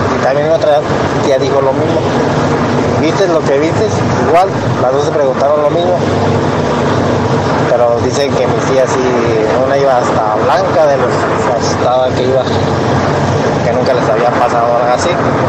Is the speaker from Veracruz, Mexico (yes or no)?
no; Querétaro, Mexico; de Querétaro